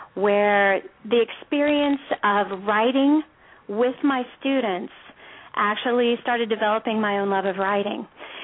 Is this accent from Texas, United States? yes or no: yes; Arlington, Texas, United States; I was the youngest of seven children. I grew up in Arlington, Texas, near where actually you are right now.